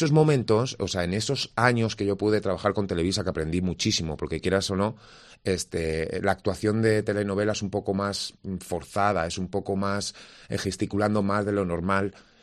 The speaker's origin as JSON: {"language": "Spanish", "country": "Spain", "said": "sería un placer ganar un premio en mi país"}